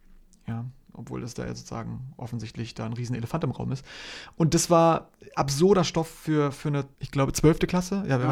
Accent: Hamburg, Germany; Ich bin Hamburger Jung.

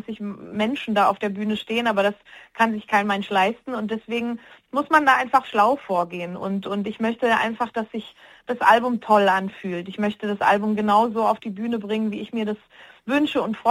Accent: Switzerland; gerade auch den deutschen Markt als Schweizerin spielen darf und bin da sehr, sehr glücklich darüber

